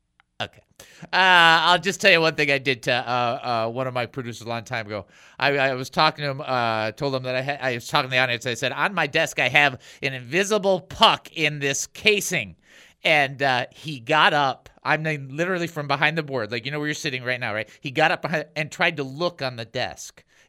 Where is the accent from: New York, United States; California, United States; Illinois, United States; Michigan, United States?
Michigan, United States; Detroit; Now, I'm from Detroit, so I don't want to hear nothing about this.